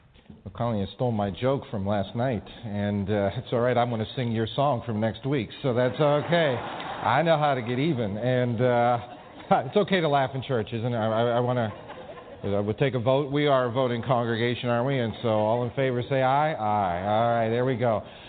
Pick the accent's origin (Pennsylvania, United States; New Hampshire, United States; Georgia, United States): Pennsylvania, United States; Pittsburgh; And I was born not too far from here, 58 years ago, and was born and raised in the South Hills, met the Lord at Duquesne University while I was a graduate student 35 years ago